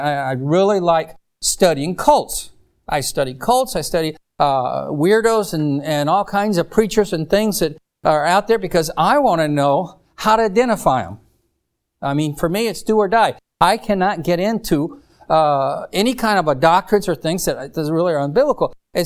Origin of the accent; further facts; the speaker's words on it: South Carolina, United States; So, you know, I'm from South Carolina. I like Southern cooking